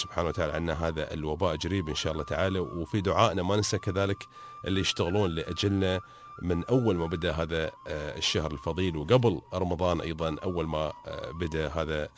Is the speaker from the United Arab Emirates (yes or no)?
yes; Dubai, United Arab Emirates; المشاريع الوقفية اللي عندنا في دبي 700 مشروع وقفي في ظرف 15 سنة